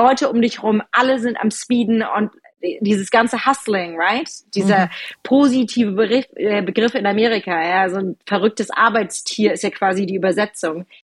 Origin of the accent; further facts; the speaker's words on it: Frankfurt, Hesse, Germany; born there; Ich bin in Frankfurt geboren